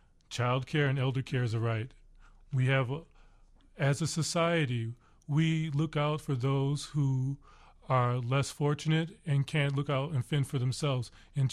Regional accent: Chicago, Illinois, United States; I am a Chicagoan, a Southsider.

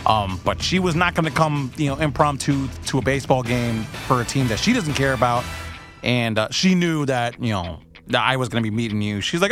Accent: Chicago, Illinois, United States; I have now got to say that my hometown, Chicago, has probably got the most bums per capita.

